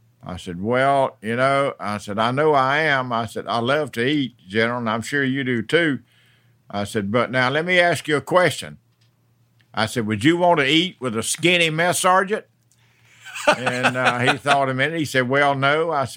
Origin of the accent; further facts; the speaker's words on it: Willacoochee, Georgia, United States; I was born and raised in Willacoochee and delivered at home by a country doctor, Dr. Shellhouse, in frosty morning, October the 13th, 1938.